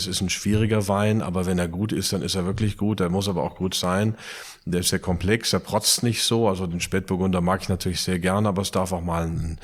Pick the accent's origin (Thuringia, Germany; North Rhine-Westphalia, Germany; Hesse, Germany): North Rhine-Westphalia, Germany; Plettenberg; born there; Jetzt die Eifel, geboren in Plettenberg, Sauerland.